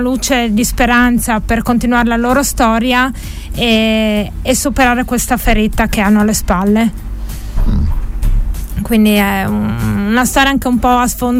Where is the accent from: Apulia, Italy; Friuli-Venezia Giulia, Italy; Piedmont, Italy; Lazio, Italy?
Friuli-Venezia Giulia, Italy; Cleulis; also born or lived in Tolmezzo; now in Udine, Italy; Io sono nata a Tolmezzo, vissuta tra le montagne, a Cleulis, però adesso abito a Udine